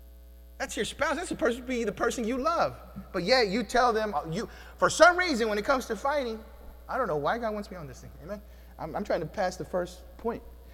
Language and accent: English; Houston, Texas, United States; I grew up in Houston, I can take it.